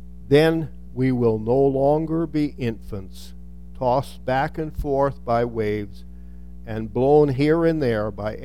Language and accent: English; Saskatchewan, Canada; born there; our family all lived for many years in Saskatchewan, central Saskatchewan, and they all moved out from Orillia, Ontario, and I was born there in Saskatchewan.